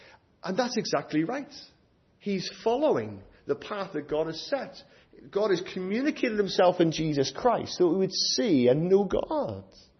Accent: Ireland; I'm from Ireland

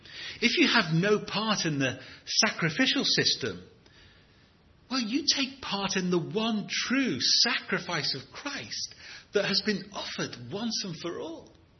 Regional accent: England, United Kingdom; English people tend to be fairly comfortable with their Englishness, as far as English people can be comfortable. We can tell all kinds of jokes about queuing and about the weather and about the England cricket team

